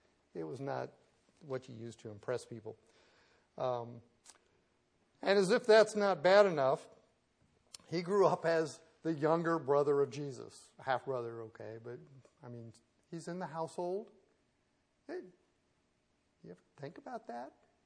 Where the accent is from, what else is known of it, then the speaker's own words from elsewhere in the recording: Kansas City, Missouri, United States; now in Memphis, United States; Now, I get that. I'm from Kansas City.